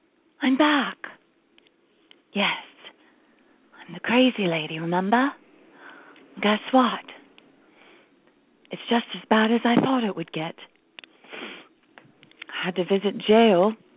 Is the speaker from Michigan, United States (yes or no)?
yes; Monroe, Michigan, United States; It's my hometown, Monroe, Michigan.